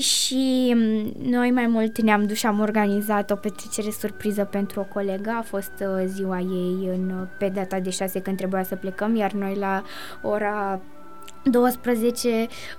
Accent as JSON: {"language": "Romanian", "country": "Romania", "said": "noi suntem mândri că suntem români"}